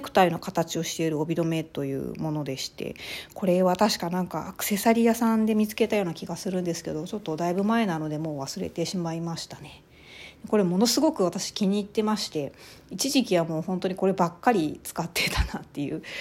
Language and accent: Japanese; Ehime, Japan; うちの実家は愛媛県のすごい田舎にあるんですけれども、まあ、田舎なので土地がたくさんありまして、広い敷地に庭があるような家だったんですけどもね